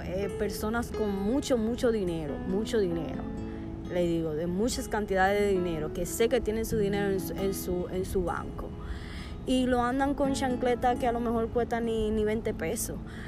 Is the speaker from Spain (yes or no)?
no; Dominican Republic; a nuestro país, que viene, o sea, a mi país, que viene siendo República Dominicana.